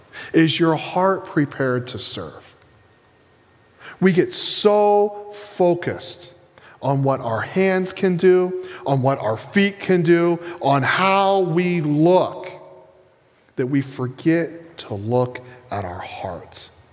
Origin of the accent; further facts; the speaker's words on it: Maine, United States; I don't know if it's because I'm a Mainer. I don't know if it's because I'm American.